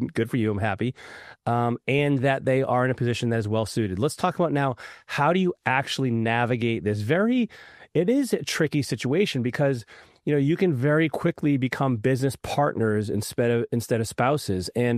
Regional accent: Raleigh, North Carolina, United States; born or raised there

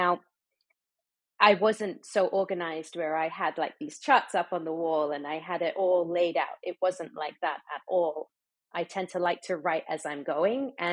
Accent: Dubai, United Arab Emirates; I grew up in the Middle East. I grew up in Dubai, so I have that perspective.

